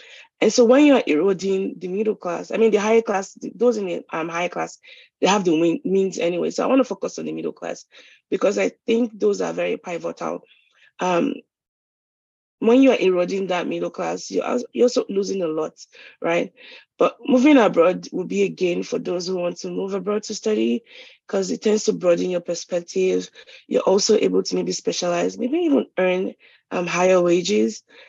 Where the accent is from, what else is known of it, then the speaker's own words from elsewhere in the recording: Lagos, Nigeria; I can't speak for the whole of Nigeria. I was brought up in Lagos.